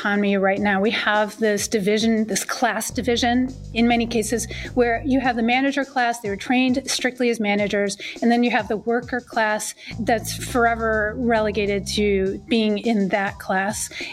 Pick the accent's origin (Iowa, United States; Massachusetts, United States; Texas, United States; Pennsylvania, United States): Massachusetts, United States; Boston; It's kind of funny to think that MIT, I'm from Boston